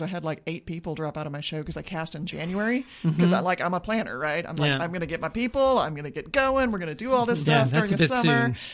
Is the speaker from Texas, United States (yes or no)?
yes; Dallas, Texas, United States; also born or lived in Virginia; I grew up in Dallas, and it was pretty lame. But then I came down here to go to college, and I just never left.